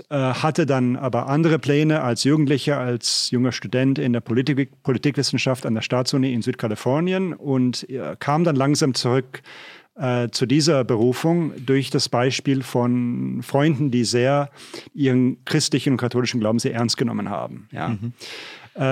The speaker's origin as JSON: {"language": "German", "town": "Jülich", "region": "North Rhine-Westphalia", "country": "Germany", "tie": "born or raised there", "said": "Also ich bin in Deutschland geboren, ja, in Jülich. Das ist eine schöne, kleine, mittelalterliche Stadt in der Gegend von Aachen. Bin dort aufgewachsen. Meine Mutter ist Österreicherin, mein Vater ist Rheinländer."}